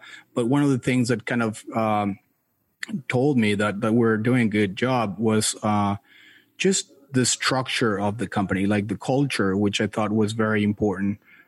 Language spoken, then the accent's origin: English; Mexico City, Mexico; moved away as an adult; now in United States; I'm originally from Mexico City, came to the U.S. to study B school.